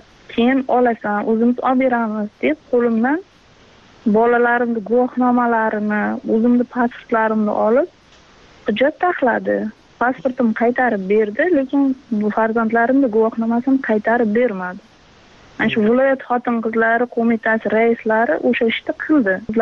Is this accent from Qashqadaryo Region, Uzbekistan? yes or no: yes; Qamashi, Qashqadaryo Region, Uzbekistan; born there; Qashqadaryo viloyati Qamash tumanida tug'ilganman.